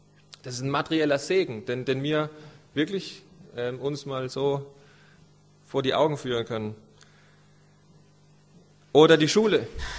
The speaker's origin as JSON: {"language": "German", "region": "Rhineland-Palatinate", "country": "Germany", "tie": "born or raised there", "also_born_or_lived": "Kenya / Stuttgart, Germany", "said": "bin dann eher in Rheinland-Pfalz aufgewachsen und in Kenia, also halbe Kindheit in Kenia, also in Ostafrika, und die andere halbe in Rheinland-Pfalz, was mich so zu so einem pfälzischen Kenianer macht oder kenianischen Pfälzer"}